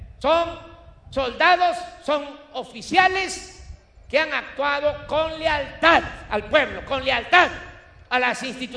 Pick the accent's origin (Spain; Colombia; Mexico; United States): Mexico; Tabasco; caminamos desde Tabasco, desde mi tierra, desde mi agua, hasta la Ciudad de México